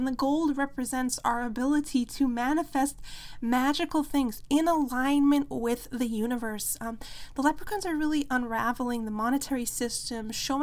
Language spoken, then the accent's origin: English; New York, United States; I know personally I'm from New York, so we had really cold winters and we really appreciated spring and being able to be outside during those longer days, playing all day in the fresh air, running through the forest. I really grew up in nature.